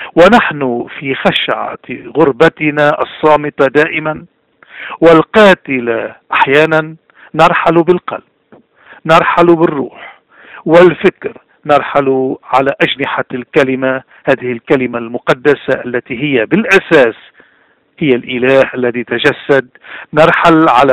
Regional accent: Lebanon; تسلحنا به كلبنانيين منذ 7000 سنة ولازلنا

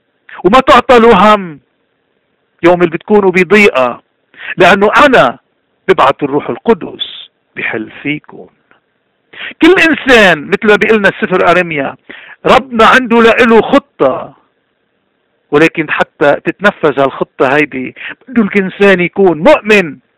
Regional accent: Lebanon; ونحن كلبنانيين ما منخاف إلا من اللي خلقنا

